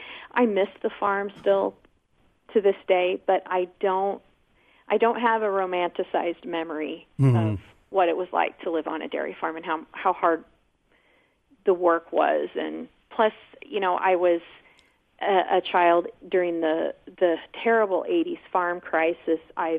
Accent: Bloomfield, Iowa, United States; I grew up in Davis County.

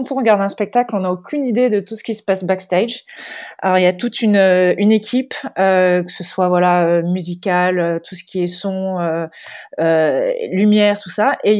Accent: Grasse, Provence-Alpes-Côte d'Azur, France; accent: southern French; now in Australia; je suis de Grasse, donc dans les Alpes-Maritimes.

